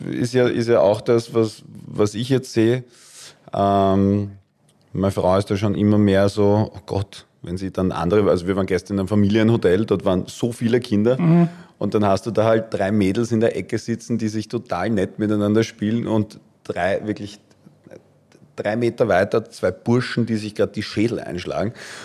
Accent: Vienna, Austria; Soweit man als Wiener je akzeptiert wird.

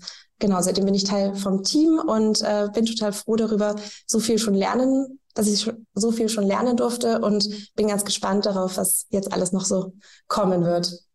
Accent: Berlin, Germany; Ich bin aufgewachsen in Berlin

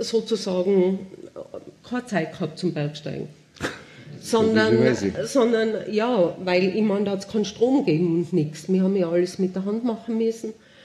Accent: Tyrol, Austria; ich bin auf der Bettelwurf-Hütten oben aufgewachsen, ich war 2 Jahre und meine Eltern haben die übernommen, 1958.

